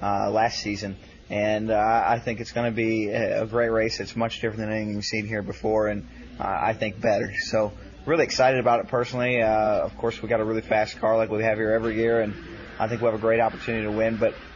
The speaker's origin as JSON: {"language": "English", "town": "Rochester Hills", "region": "Michigan", "country": "United States", "tie": "born or raised there", "said": "lived in very close to where I grew up in Rochester Hills."}